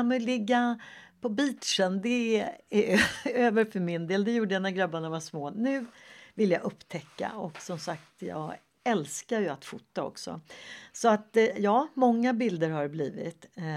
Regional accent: Sweden; Jag har ju varit hemma i Sverige och vädret, ja, men det har ju varit varierande.

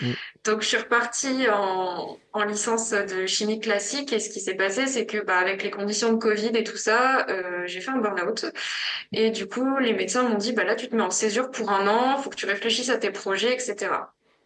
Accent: France; now in Geneva, Switzerland; je suis française, mais je fais mon master à Genève.

